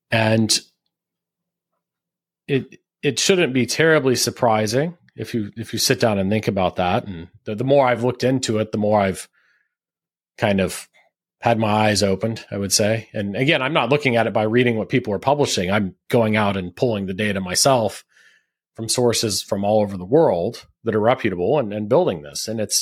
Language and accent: English; Houston, Texas, United States; that's it reminds me of an old joke we had when I was growing up in Houston, and it was that it took an hour to get everywhere in Houston.